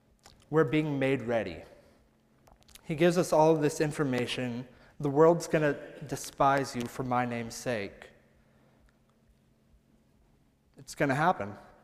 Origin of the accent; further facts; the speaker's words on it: Odessa, Texas, United States; born there; And I was born in Odessa, Texas, to a military family.